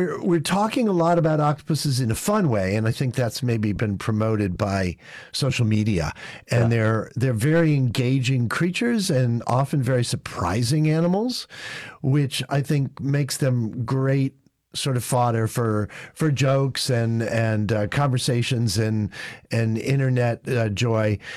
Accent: Grand Island, New York, United States; I was born in New York State. I grew up rurally in a small town called Grand Island, New York, in the river, in the Niagara River, above Niagara Falls, and went to college in New York, but also grew up in other places.

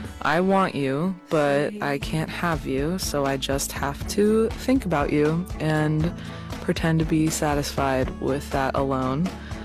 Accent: Richmond, Virginia, United States; also born or lived in Philadelphia; now in Los Angeles, United States; I moved across the country. Like, I'm from Richmond, Virginia, and then lived in Philly, and now I'm living in LA, which feels so different.

